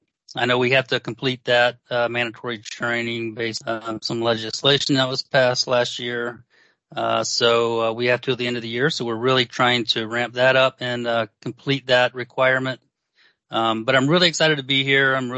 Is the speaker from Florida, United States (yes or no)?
yes; Florida, United States; So I come from Florida. That's where I was raised. Just a little bit of my background.